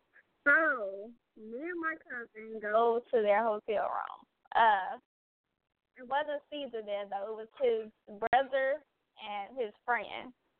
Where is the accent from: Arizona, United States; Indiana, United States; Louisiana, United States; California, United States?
Indiana, United States; Gary; Talking about where you from or whatever. Like, I'm from Gary.